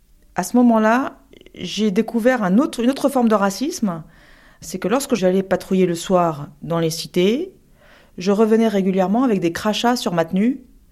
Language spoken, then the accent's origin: French; Paris, Île-de-France, France; j'ai 46 ans. Je suis née en France, j'ai grandi entre Barbès et Gare du Nord.